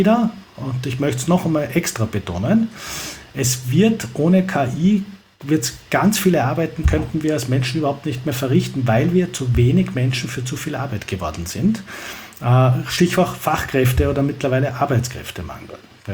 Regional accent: Vienna, Austria; Ich komme ja aus Wien. In Wien gibt es ja nach wie vor Kutschen, die sogenannten Fiaker

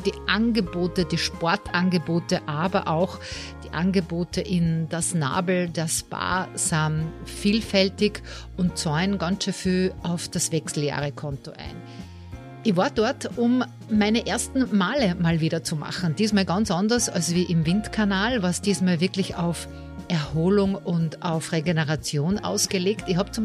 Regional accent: Styria, Austria; bei uns in Österreich, in der herrlichen Steiermark

